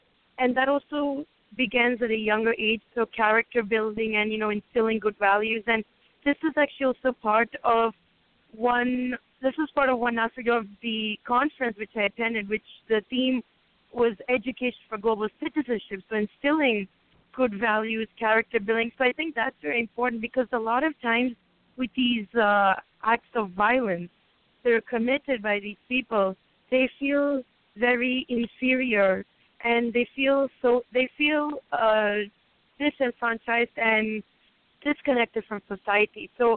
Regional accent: Hyderabad, Telangana, India; born there; English is a second language; my background is Indian. I was born in India myself, so specifically from Hyderabad, which is southern India.

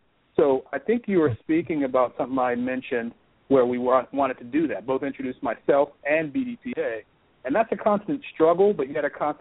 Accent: New Jersey, United States; now in Texas, United States; I moved here from New Jersey. New Jersey is an entirely different culture than Texas, right?

